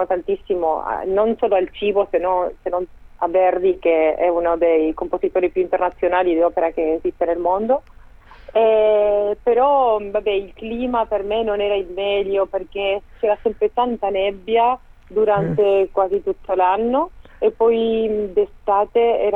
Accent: Santo Tomé, Santa Fe, Argentina; sono nata a Santa Fe, però ho vissuto quasi tutta la mia vita lì a Santo Tomé

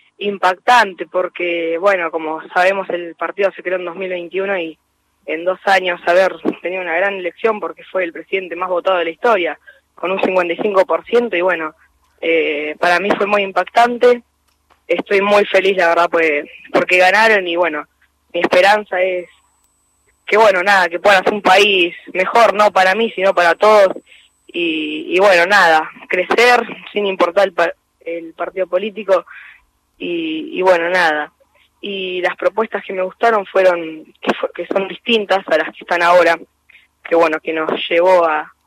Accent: Argentina; yo como argentino

